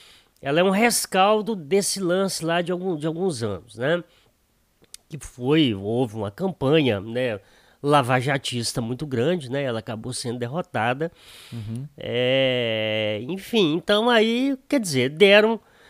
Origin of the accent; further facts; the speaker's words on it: Guiricema, Minas Gerais, Brazil; lá da minha querida Guiricema, né? Minha cidade natal.